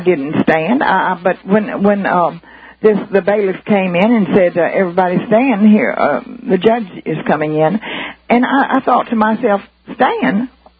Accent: Texas, United States; now in West Virginia, United States; I'm 81 years old. I'm a Texan. I'm living in West Virginia. But I've had my land taken from me in Texas many years ago

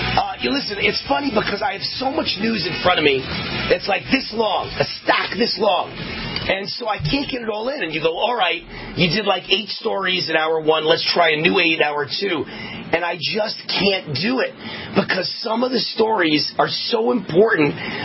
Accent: New York, United States; and I'm from New York too, by the way

